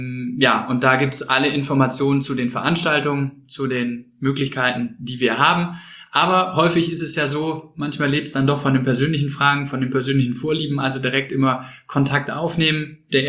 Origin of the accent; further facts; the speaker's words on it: Cologne, North Rhine-Westphalia, Germany; Als Kölner